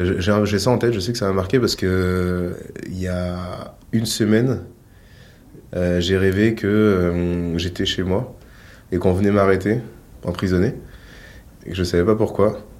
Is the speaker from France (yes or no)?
yes; South-West France, France; je suis né dans le Sud-Ouest, je suis grandi dans une école catholique